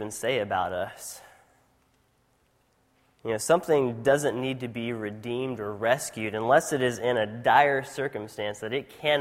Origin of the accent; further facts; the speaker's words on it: Benin; As a missionary kid growing up in Africa, one of my favorite things, that still to this day, one of my favorite things is Dorito chips.